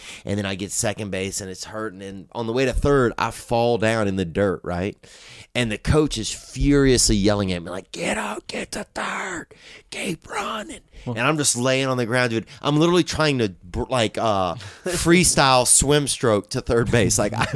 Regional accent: Louisiana, United States; Louisiana.

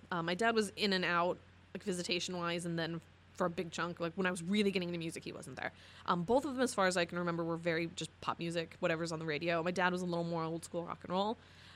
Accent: Mesa, Arizona, United States; now in Phoenix, United States; Growing up in Mesa, at least to me, was terrible. It's kind of a cultural dead zone, in my opinion, especially where I grew up. And since moving to Phoenix in, I think it was 2012, I've gained a whole new appreciation.

